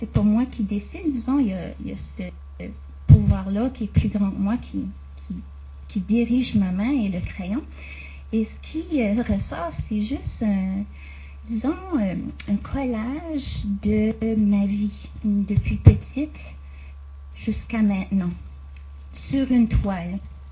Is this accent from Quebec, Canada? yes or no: no; New Brunswick, Canada; je suis du Nouveau-Brunswick, au Canada.